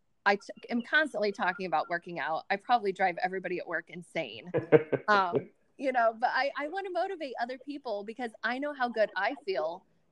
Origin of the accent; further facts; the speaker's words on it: Colorado, United States; now in Frederick, United States; Okay, I am from Colorado originally, and I've been in Maryland and Virginia for, well, since like 2002, and I own a salon in downtown Frederick